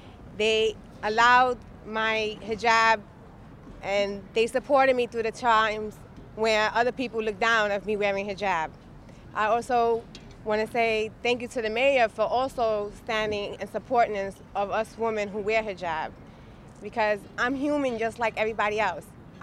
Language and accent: English; New York City, New York, United States; I don't simply police the city, I live in it. I born, raised here, do everything. I'm a New Yorker.